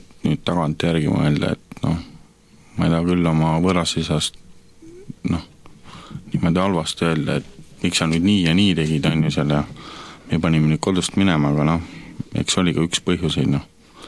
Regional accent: Tallinn, Harju County, Estonia; now in Loksa, Estonia; nagu öeldud, olen 25-aastane, pärit olen ma Tallinnast ja hetkel elan Loksal. Vanemate juures.

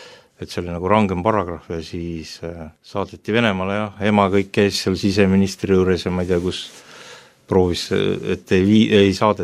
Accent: Tartu, Tartu County, Estonia; Sündsin, kasvasin Tartus, Annelinnas, peres, kus ei olnud kristlasi nii-öelda

